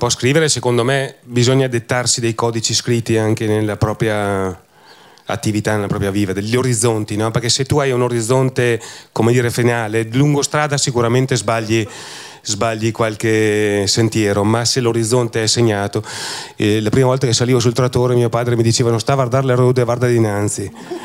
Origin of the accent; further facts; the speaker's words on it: Vigo di Ton, Trentino-Alto Adige, Italy; io non posso dire che vengo da Vigo di Tonno, non posso dire che vengo da Trento